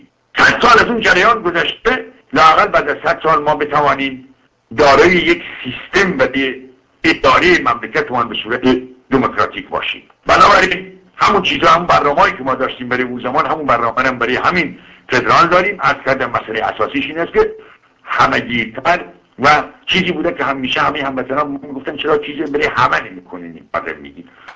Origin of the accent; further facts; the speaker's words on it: Kermanshah, Iran; نه بنده کرمانشاهی که تصور بکنم فردا بخور نفت شاه مال من